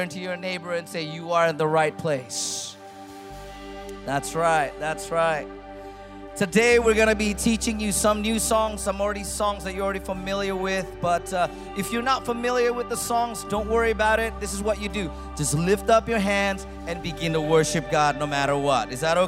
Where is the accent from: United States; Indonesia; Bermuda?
Indonesia; Jakarta; We are from Jakarta, Indonesia, from our church, Jakarta Praise Community Church. And we flew all the way here.